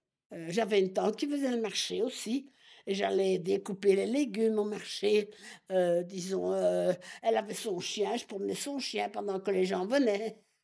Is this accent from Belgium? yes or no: yes; Waterloo, Wallonia, Belgium; Moi, j'habitais Saint-Gilles. Oui, je suis de Waterloo.